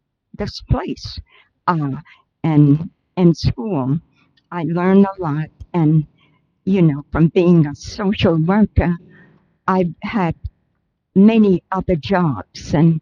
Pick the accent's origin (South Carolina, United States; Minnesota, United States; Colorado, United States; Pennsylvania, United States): South Carolina, United States; moved away; also born or lived in New York; I grew up in South Carolina and moved to New York and traveled around several places in our world